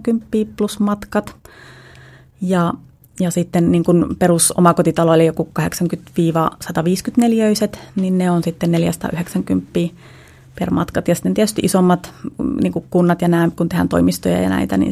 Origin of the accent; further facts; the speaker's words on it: Central Finland, Finland; Talvisin ollaan paljon tuolla Keski-Suomesta, mistä mä oon kotoisin